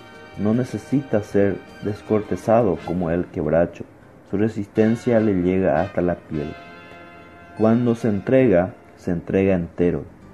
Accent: Paraguay; Entonces, algo nosotros tenemos que hacer como paraguayos: tratar de valorar, de cuidar, de proteger todos estos elementos que forman parte de nuestro ser nacional, de nuestra identidad nacional.

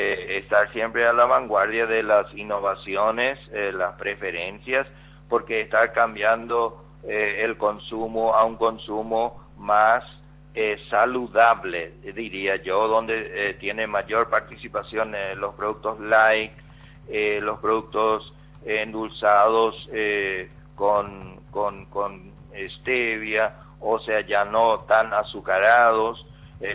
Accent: Paraguay; de hecho está el desafío que como paraguayos tenemos que consumir más lácteos porque estamos muy bajos

